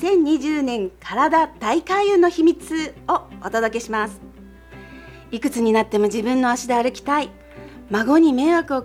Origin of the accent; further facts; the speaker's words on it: Okinoerabu Island, Kagoshima, Japan; 私の田舎は鹿児島県奄美群島、沖縄から北へ2つ目の人口1万人の島、沖永良部島なんですが